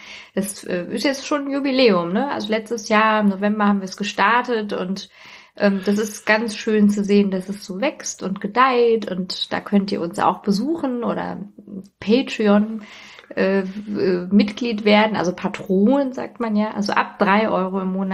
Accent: Frankfurt, Hesse, Germany; Also, ich komme ja hier aus Frankfurt.

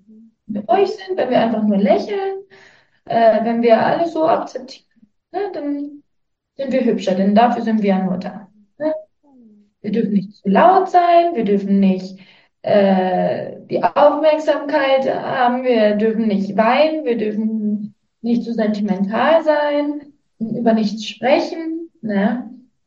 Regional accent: Guatemala; Und ja, ich bin hier in Guatemala aufgewachsen. Seit ich klein bin, wurden wir sozusagen von einer Maya-Familie adoptiert worden.

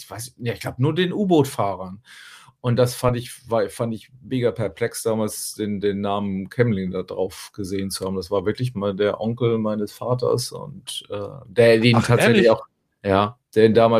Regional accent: Rhön, Germany; weil wir kommen ja eigentlich da aus dem Rhongebiet, da war jetzt auch nicht so viel Wassernähe

